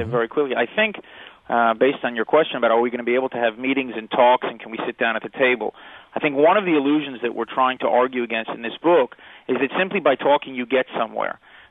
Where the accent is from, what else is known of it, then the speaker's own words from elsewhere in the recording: United States; I grew up in the United States.